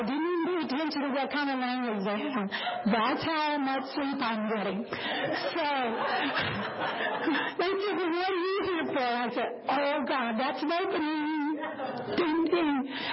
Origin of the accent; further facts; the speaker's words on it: Dallas, Texas, United States; And I'm from Dallas area. I don't live in Dallas. I'm 2 hours away from there, but I'm representing them.